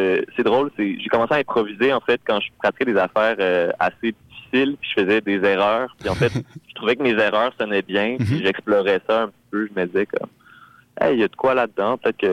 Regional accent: Longueuil, Quebec, Canada; also born or lived in Saint-Lambert; Je suis né à Longueuil, je suis un petit gars de banlieue.

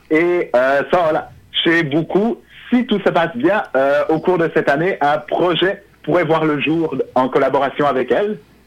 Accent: Quebec, Canada; also born or lived in Haiti; Un gros Québec lover. Même si je suis natif d'Haïti.

